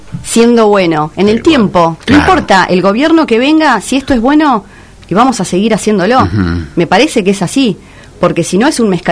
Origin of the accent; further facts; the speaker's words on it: Pinamar, Buenos Aires Province, Argentina; Y yo soy una vecinalista, soy de Pinamar.